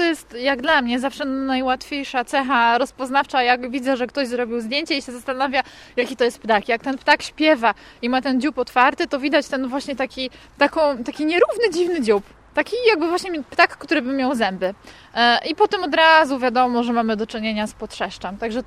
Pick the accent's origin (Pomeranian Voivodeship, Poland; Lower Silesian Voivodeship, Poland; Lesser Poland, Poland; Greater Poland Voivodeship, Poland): Pomeranian Voivodeship, Poland; Gdańsk; Tak, ja jestem z Gdańska.